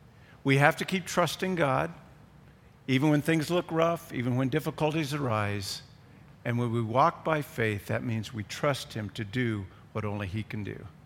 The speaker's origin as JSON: {"language": "English", "region": "Midwest", "country": "United States", "said": "We're from the Midwest. We're independent. We're get-or-done people."}